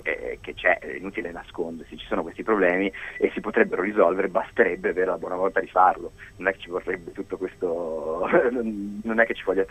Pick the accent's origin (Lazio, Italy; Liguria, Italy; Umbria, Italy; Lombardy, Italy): Liguria, Italy; Genoa; Beh, qua io sono di Genova